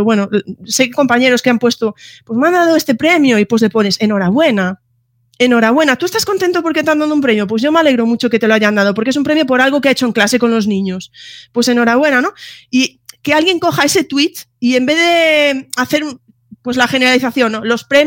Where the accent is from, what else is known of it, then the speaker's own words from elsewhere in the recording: Galicia, Spain; y yo ahí soy muy gallega y digo, depende, ¿sabes?